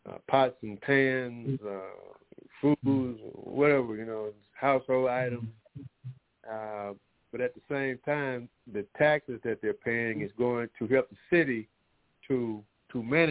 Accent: Aliceville, Alabama, United States; You know, I know my hometown of Aliceville, a couple of major plants in town just closed, you know.

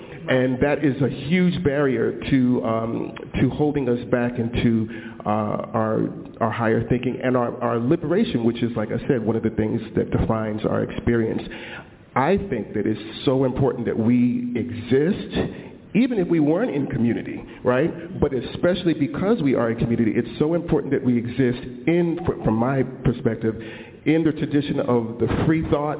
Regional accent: Saint Croix, U.S. Virgin Islands; I was raised Moravian. I'm from St. Croix in the Virgin Islands, so U.S. Virgin Islands, anybody knows where that is.

